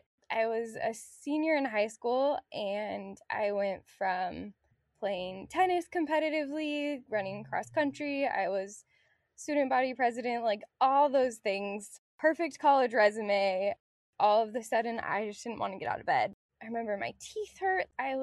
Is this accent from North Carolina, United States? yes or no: no; Oregon, United States; Growing up in Central Oregon, I was very much outside all the time